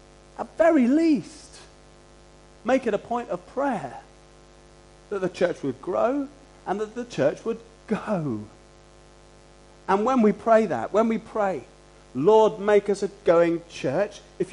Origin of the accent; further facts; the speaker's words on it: London, United Kingdom; You can tell I'm a Londoner.